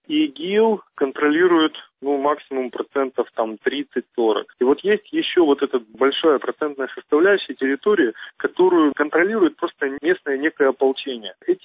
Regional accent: Ukraine; я не военный, я не из России, из Украины.

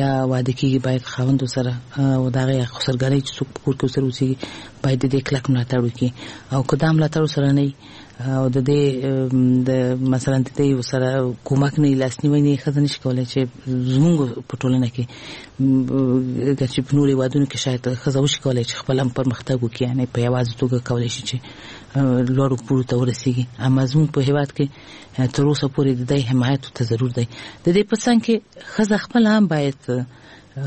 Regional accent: Kabul, Afghanistan; لوی شوی ما ابتدایي ښوونځی ما د کابل په ښار کې چې موږ د کابل ښار نه یو یعنی د ولایت وایم خو دلته زه لوی شوی ما د کابل په ښار کې مې ابتدایي زده کړې کړې دي

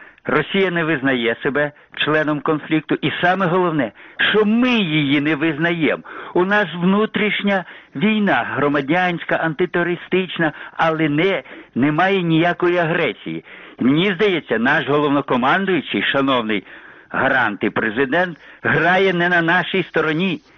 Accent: Ternopil, Ternopil Oblast, Ukraine; я з Тернополя.

